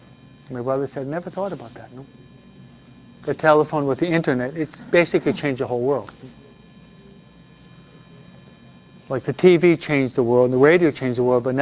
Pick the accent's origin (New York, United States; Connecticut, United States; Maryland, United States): New York, United States; It was a New Yorker, we're from New York, St. Elizabeth Ann Seton.